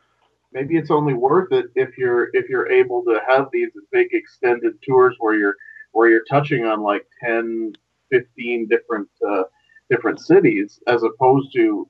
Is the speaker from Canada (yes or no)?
yes; Canada; I'm Canadian, and I've been given a hard time coming back into Canada as well.